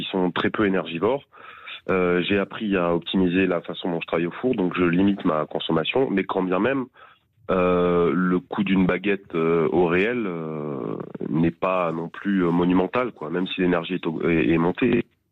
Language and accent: French; Perpignan, Occitanie, France